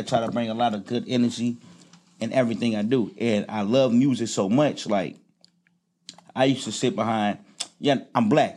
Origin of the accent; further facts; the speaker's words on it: Louisville, Kentucky, United States; also born or lived in Lakeland; Shit, I was born in Lakeland, Florida, you feel me? Raised in Louisville, Kentucky, man.